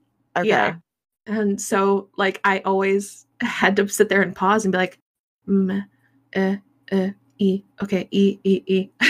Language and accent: English; Chicago, Illinois, United States; Well, because I grew up in Chicago. So I already had that, you know, bears, you know, Ditka, you know, that kind of thing going on from Chicago.